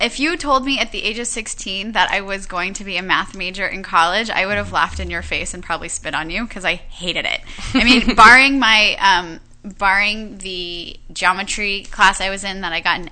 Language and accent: English; Florida, United States; I grew up in Florida, but the way Susie and I met was We were child models together.